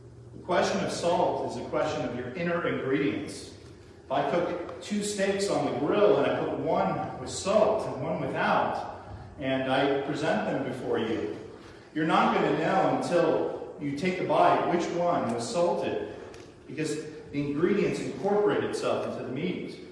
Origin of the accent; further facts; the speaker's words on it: San Diego, California, United States; I used to have really bad eczema as a kid, and so growing up in San Diego, when I'd go into the ocean, it would just heal.